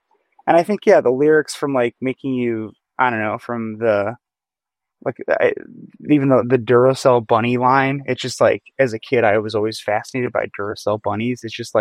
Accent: Chicago, Illinois, United States; I think as a Midwesterner from Chicago my whole life

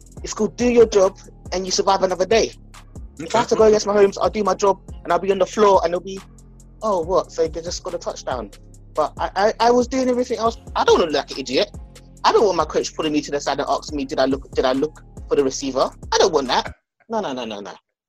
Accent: London, United Kingdom; I'm from London.

